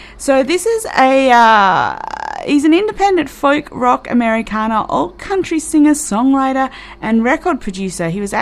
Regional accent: Australia; I want to talk to you about something that's happening in Australia, my hometown, which I'm extremely worried about.

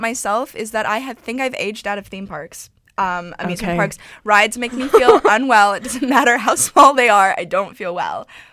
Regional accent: Japan; I grew up in Japan, so... horror stories were big

